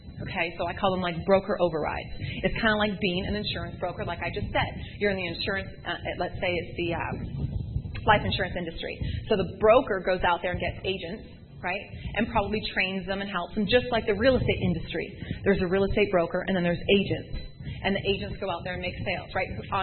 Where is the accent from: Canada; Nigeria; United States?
Canada; Now, as a Canadian, when I first heard about this, I was like